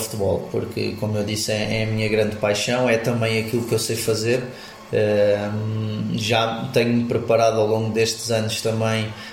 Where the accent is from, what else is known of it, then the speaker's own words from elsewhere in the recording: Portugal; born there; Eu nasci em Portugal e o meu pai também nasceu em Portugal, se não me engano, mas depois esteve lá muito tempo e a família toda do meu pai é de lá.